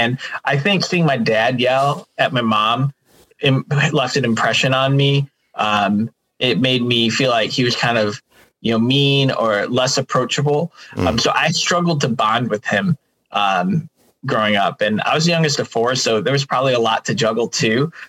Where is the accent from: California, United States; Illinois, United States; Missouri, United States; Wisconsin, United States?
Illinois, United States; Chicago; I grew up in Chicagoland during the Jordan era